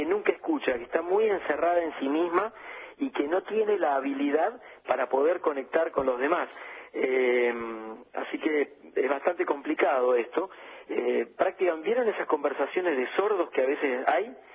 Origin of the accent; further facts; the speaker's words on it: Argentina; como argentinos